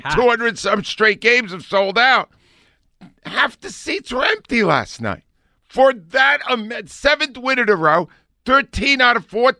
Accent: Canada; I'm Canadian and I'm 58.

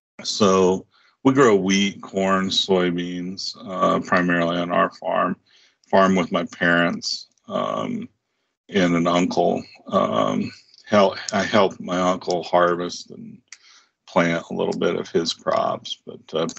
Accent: Grant, Nebraska, United States; I grew up here in Grant, Nebraska. I live now about 6 miles from where I grew up, and I grew up on the farm here, went to the University of Nebraska for my undergraduate

